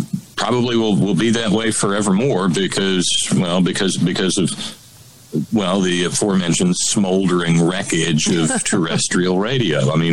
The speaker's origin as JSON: {"language": "English", "region": "Alabama", "country": "United States", "tie": "born or raised there", "said": "I had gone back to my hometown in Alabama last year."}